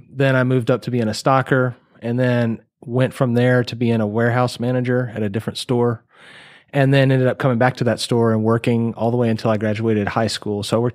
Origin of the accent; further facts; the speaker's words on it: Bridge City, Texas, United States; So I grew up in Southeast Texas in a little town called Bridge City. It's between Orange and Port Arthur, Golden Triangle area.